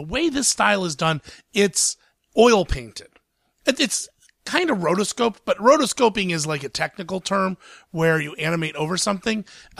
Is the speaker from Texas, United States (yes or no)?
no; Columbus, Ohio, United States; But by the time it opened in my hometown, Columbus, Ohio, it had kind of made its way through the main reviews.